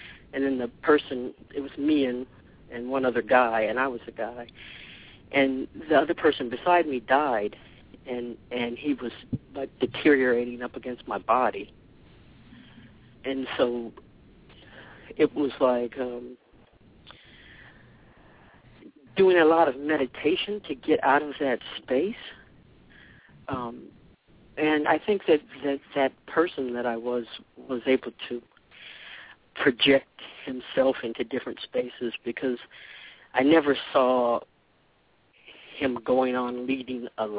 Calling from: Washington, District of Columbia, United States; I'm calling from Washington, D.C.

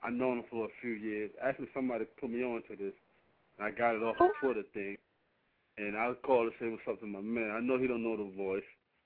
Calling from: New York, United States; I'm in New York.

